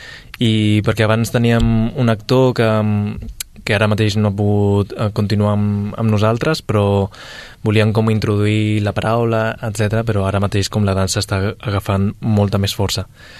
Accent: Valencia, Valencian Community, Spain; born there; sóc nascut a València, però, evidentment, pel meu aspecte i el meu origen, ja prejutgen que sóc asiàtic

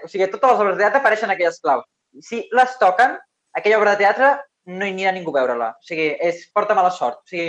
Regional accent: Sabadell, Catalonia, Spain; Jo soc molt sabadellenc

